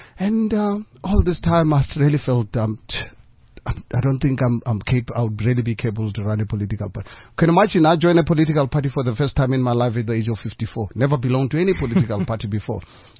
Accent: Hammanskraal, Gauteng, South Africa; now in Johannesburg, South Africa; because I was born and raised in Amanskraal. And Amanskraal obviously now turned into part of Pretoria.

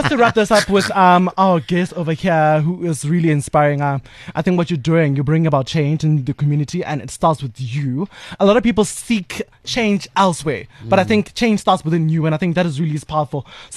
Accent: South Africa; So what can we do as South African citizens?

